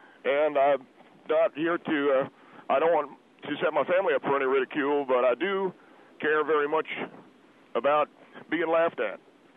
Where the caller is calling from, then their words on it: Corona, California, United States; I'm in Corona.